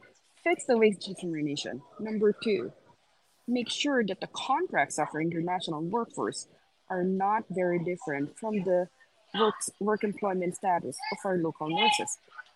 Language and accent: English; New York City, New York, United States; I was in New York, and I'm from New York City.